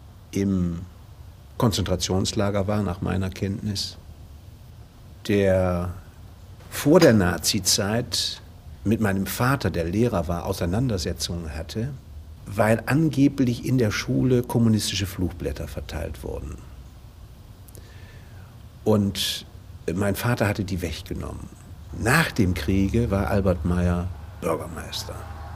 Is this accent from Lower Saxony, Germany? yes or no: yes; Aurich, Lower Saxony, Germany; born there; Ich bin nicht in Moordorf geboren, sondern in Aurich, weil mein Großvater Wert darauf legte, dass ich in Aurich geboren wurde.